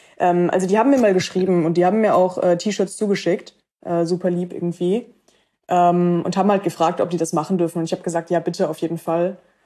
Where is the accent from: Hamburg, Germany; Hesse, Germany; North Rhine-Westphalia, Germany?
North Rhine-Westphalia, Germany; Cologne; in meiner Heimatstadt Köln